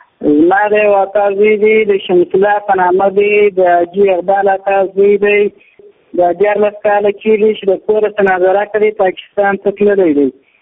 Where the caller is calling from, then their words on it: Ghazni, Afghanistan; زه د غزنی ولایت یم، د مقر ولسوالۍ جنګي د علاقهدارۍ د خانانو د کلي اوسېدونکی